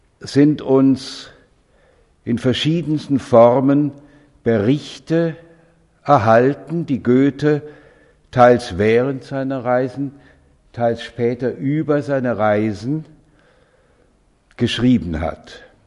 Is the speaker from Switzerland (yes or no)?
yes; Switzerland; dreimal in der Schweiz, also in meinem Heimatland.